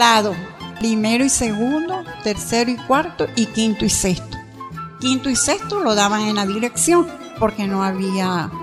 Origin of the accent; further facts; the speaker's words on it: Quebrada Seca, Venezuela; Yo nací aquí en Quebrada Seca, un 24 de junio del 44, tengo 71 años.